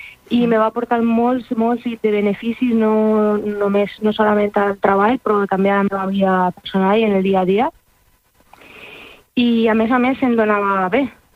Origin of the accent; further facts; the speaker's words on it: Elche, Valencian Community, Spain; now in L'Estartit, Spain; Jo he crescut a Elx, a Alacant, per això que tinc aquest accent.